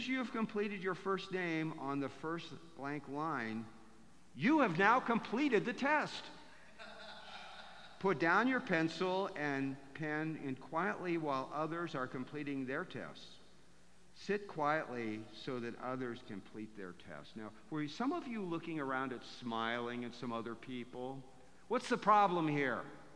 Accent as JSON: {"language": "English", "region": "Ohio", "country": "United States", "tie": "born or raised there", "said": "Myrna and I grew up in Ohio."}